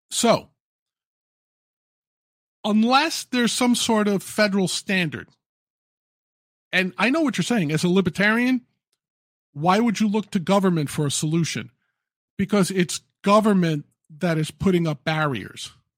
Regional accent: New York, United States; My home state here in New York, it is tougher to get on the ballot in New York State than it is to get on the ballot against Putin in Russia.

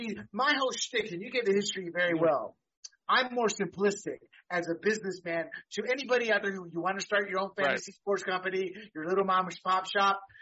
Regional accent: Quebradillas, Puerto Rico; we were related in some way out of Puerto Rico. We're from the Quebradillas area.

